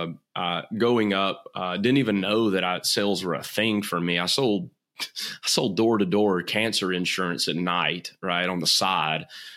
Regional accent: Atlanta, Georgia, United States; now in Sarasota, United States; I went to work for a large contractor in Atlanta, Georgia, which is my hometown.

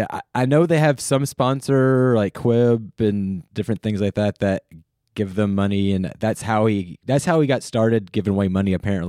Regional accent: North Carolina, United States; He is from close to where I grew up in North Carolina.

